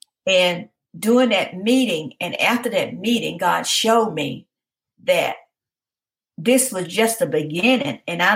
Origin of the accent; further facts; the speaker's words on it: the South, United States; I grew up in the South. My grandparents raised us.